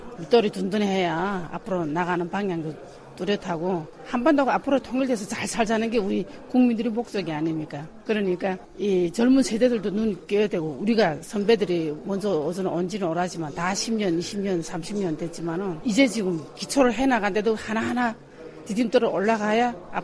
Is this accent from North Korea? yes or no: yes; North Korea; now in South Korea; 우리는 거기 땅에서 왔으면